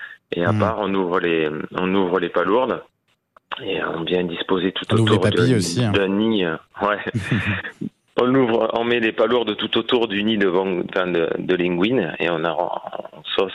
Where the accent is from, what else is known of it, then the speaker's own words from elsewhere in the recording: Narbonne, Occitanie, France; Je suis natif d'à côté de Narbonne.